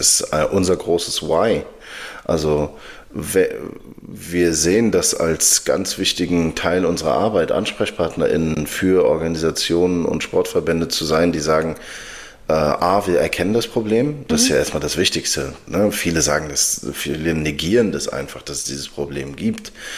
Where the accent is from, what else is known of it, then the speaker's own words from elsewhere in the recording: Sudan; ich komme gebürtig aus dem Sudan, nach über 2 Jahren Krieg in meinem Heimatland